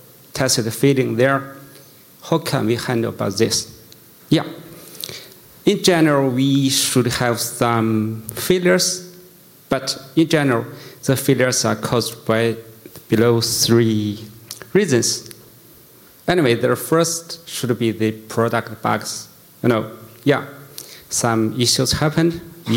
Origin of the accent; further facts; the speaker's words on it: Beijing, China; English is a second language; I'm from Beijing, China.